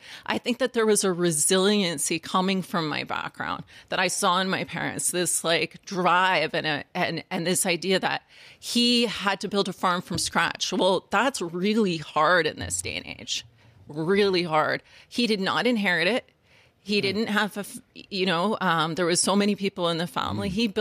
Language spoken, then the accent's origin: English; Lac La Biche, Alberta, Canada; also born or lived in Calgary; I'm from Calgary originally. I'm from Lac La Biche, Alberta. I have to give Lac La Biche its moment. Yeah. I'm from a really small town of like, I don't know how many people live there now